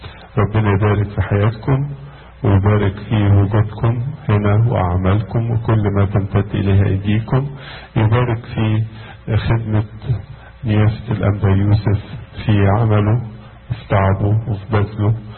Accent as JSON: {"language": "Arabic", "country": "Egypt", "said": "وطبعا انا جاي من مصر، جايب لكم بركات مصر وبركات ماري مرقص"}